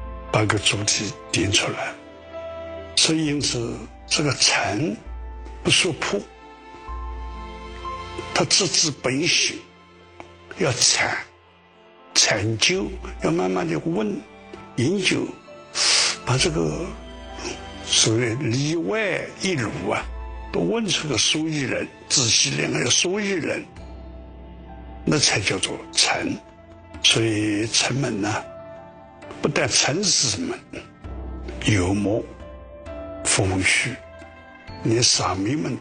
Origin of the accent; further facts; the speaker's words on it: Jiangsu, China; born there; 就拿我出生在江苏，江苏的丛林很多。